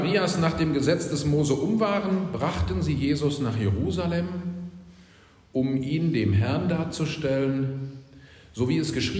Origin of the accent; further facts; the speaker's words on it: West Germany, Germany; Das kenne ich so nicht aus den Altbundesländern, wo ich aufgewachsen bin. Über 80% getauft, eigentlich aus meinem Jahrgang in der Schule sind alle konfirmiert worden.